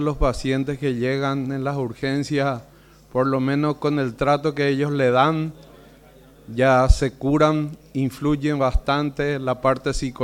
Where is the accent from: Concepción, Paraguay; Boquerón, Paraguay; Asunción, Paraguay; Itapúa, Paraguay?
Concepción, Paraguay; Horqueta; born there; 10 de mayo, 233 años cumplió una ciudad donde yo nací, que se llama Horqueta.